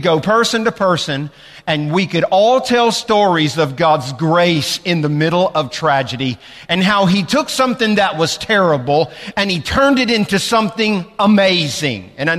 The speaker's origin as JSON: {"language": "English", "country": "United States", "tie": "born or raised there", "said": "I grew up in Poole's Mobile Manor Trailer Park. I'm a trailer park kid."}